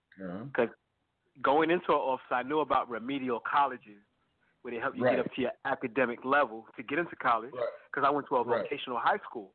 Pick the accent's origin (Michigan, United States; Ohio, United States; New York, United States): New York, United States; New York City; now in Mount Vernon, United States; I've been here more than half my life. I grew up in New York City, but I'm like, Mount Vernon is a suburb.